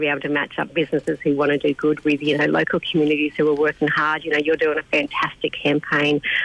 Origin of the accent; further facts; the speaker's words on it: New South Wales, Australia; I'm from the Illawarra, so it's really exciting to be able to help our local charities and people in need